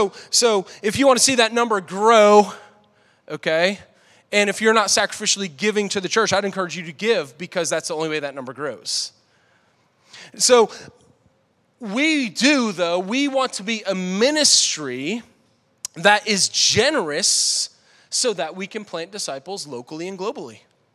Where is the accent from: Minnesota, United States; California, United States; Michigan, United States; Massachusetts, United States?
Massachusetts, United States; Boston; I'm a pastor, okay? But I'm good on stage, but I'm very Bostonian, okay?